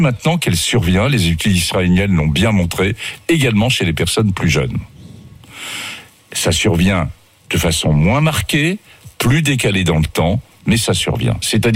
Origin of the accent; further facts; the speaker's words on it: Auvergne-Rhône-Alpes, France; je suis originaire du Cantal, vous le savez. J'en connais dans le Cantal